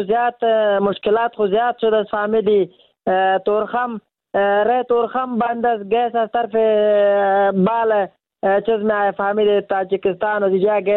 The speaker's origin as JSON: {"language": "Persian", "country": "Afghanistan", "said": "چیست که تولید وطن خودم از افغانه خودم هم ظالم است"}